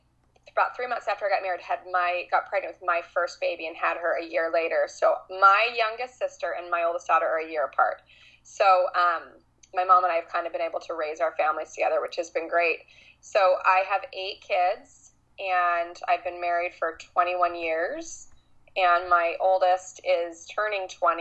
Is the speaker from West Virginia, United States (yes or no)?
no; San Diego, California, United States; Well, I grew up in San Diego, California, and I love it here. I still live here.